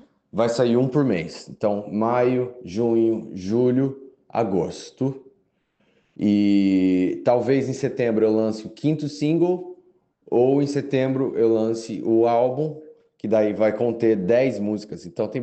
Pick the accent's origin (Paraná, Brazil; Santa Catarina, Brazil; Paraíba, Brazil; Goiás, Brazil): Paraná, Brazil; Londrina; now in New York, United States; Eu sou o criador da banda … E eu sou de Londrina. E agora eu moro em Nova York. Eu mudei para os Estados Unidos em 2012. Vim para cá estudar música na Berklee, em Boston. E mudei para Nova York em 2015.